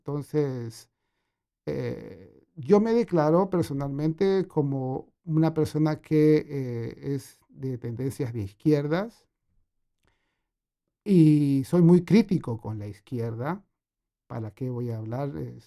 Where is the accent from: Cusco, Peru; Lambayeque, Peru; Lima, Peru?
Lima, Peru; Yo soy peruano, bueno, nací en Lima, en el Perú, mi familia viene de los Andes, de los Andes peruanos, son de 4.000 metros de altura a partir de la Puna.